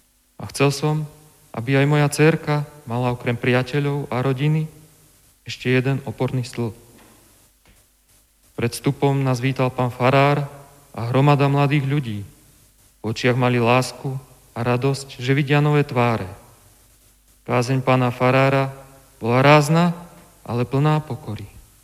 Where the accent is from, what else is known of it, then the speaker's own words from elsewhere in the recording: Martin, Žilina Region, Slovakia; now in Banská Bystrica, Slovakia; a pochádzam z Martina, sídla Matice Slovenskej. Pred 7 rokmi sme sa s rodinkou usadili v srdci Slovenska, v meste Banská Bystrica.